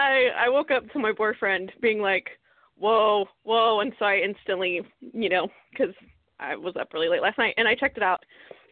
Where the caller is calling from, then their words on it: Texas, United States; from the Dallas-Fort Worth Ghostbusters in Texas.